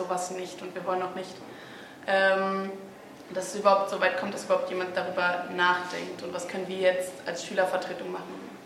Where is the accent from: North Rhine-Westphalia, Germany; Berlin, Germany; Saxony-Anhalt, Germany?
Saxony-Anhalt, Germany; ich komme aus dem Norden Sachsen-Anhalts